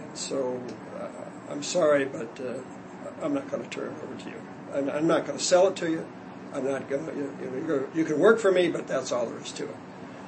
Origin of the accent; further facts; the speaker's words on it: Omaha, Nebraska, United States; born and raised in Omaha, Nebraska, which is the cold part of the country.